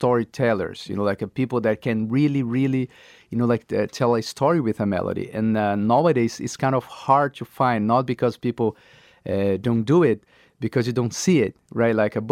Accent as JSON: {"language": "English", "country": "Brazil", "tie": "born or raised there", "moved": "yes", "lives_now": "New York, United States", "said": "I just moved to New York. It's been like a month, like 11 months. And it's a very different city than my hometown."}